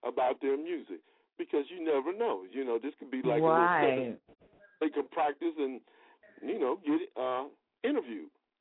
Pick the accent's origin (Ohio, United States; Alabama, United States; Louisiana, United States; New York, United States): Ohio, United States; Steubenville; I'm from Ohio, but I'm on the edge of Ohio in Steubenville, which is where West Virginia, Pennsylvania meet. And Pittsburgh is like 20 minutes away from me.